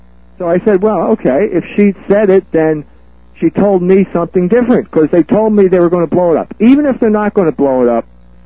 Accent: Philadelphia, Pennsylvania, United States; Well, the fact is, I grew up in Philadelphia. I'm a native of Philadelphia.

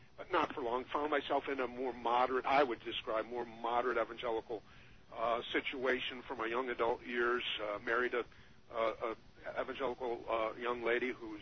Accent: Midwest, United States; growing up in America and coming from the Midwest, obviously I've religion has been a part of my life as well.

